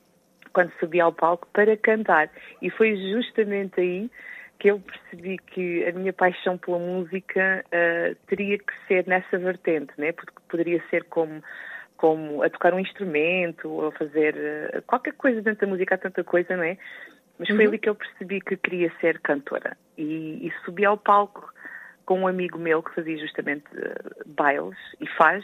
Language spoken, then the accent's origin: Portuguese; Lagos, Faro, Portugal; quando ingressei aqui na Banda Filarmónica da cidade de Lagos, que é de onde eu sou